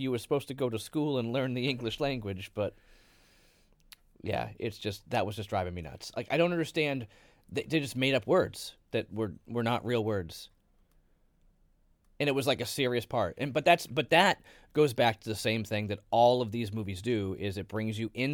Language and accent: English; New England, United States; I'm really glad that I was born and raised in New England.